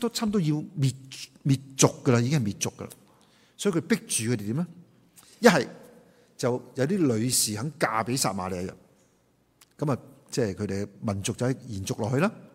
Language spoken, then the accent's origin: Cantonese; China; 其实我哋中国人都好多系类似系咁嘅情况，系咪？